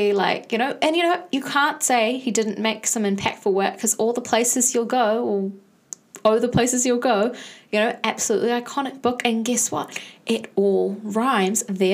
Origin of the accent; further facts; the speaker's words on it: Auckland, New Zealand; like we're from Auckland, there's a lot of light pollution